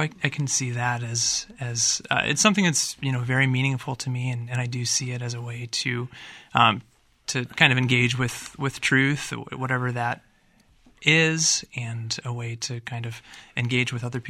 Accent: Midwest, United States; Growing up in the Midwest all my life, my wife, the same, grew up in the Midwest.

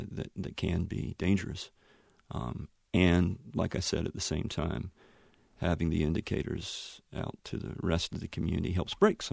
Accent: Laurinburg, North Carolina, United States; So, born and raised in Laurinburg and grew up.

